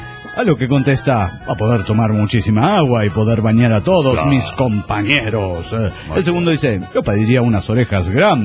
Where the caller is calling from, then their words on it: Guadalajara, Jalisco, Mexico; Soy el valedor de Guadalajara, Jalisco, México.